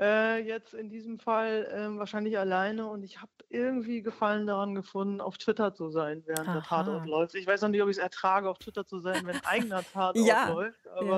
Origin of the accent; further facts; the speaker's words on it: North Rhine-Westphalia, Germany; also born or lived in Bavaria; also ich komme aus Westfalen, ich habe 15 Jahre in Bayern gelebt